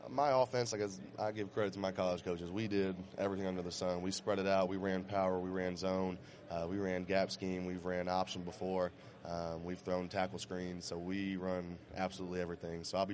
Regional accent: Florida, United States; You know, I'm from Florida. We don't really have seasons down there.

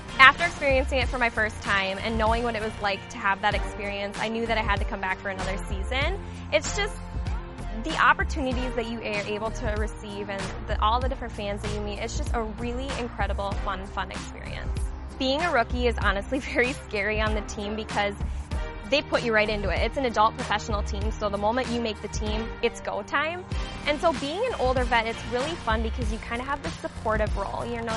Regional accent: Rochester, United States; I'm from Rochester, and this is my fifth season as an MVC.

